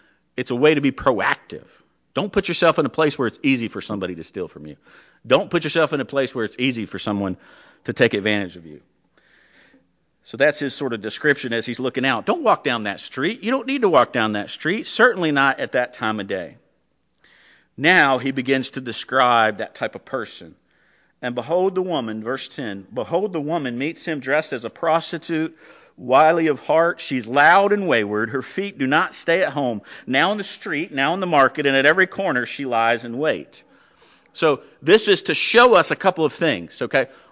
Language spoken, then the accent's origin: English; Charlotte, North Carolina, United States; Growing up in Charlotte, I saw it happen all the time.